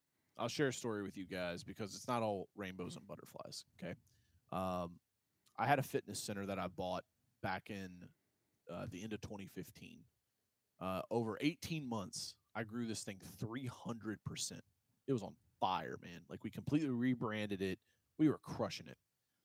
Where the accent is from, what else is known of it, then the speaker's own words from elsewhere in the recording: Kentucky, United States; and I'm from Kentucky. Like, if you say, where are businessmen from? Kentucky is nowhere on the fucking list, okay?